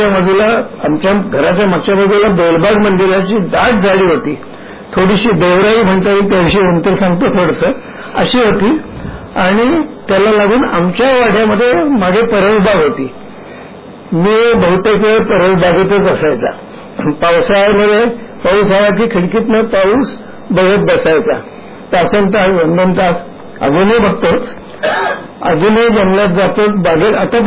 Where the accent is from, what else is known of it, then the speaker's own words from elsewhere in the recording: Pune, Maharashtra, India; मी मूळचा पुण्याचा, बुधवार पेठेत म्हणजे मूळ पुण्यामध्ये माझा जन्म झालेला, लक्ष्मी रोडवर बाळणपणाच्या दवाखान्यामध्ये माझा जन्म झालेला.